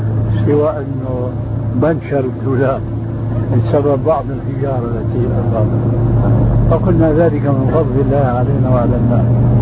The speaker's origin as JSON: {"language": "Arabic", "country": "Syria", "said": "وأنا أخذ السيارة كما يقولون عندنا بالشام"}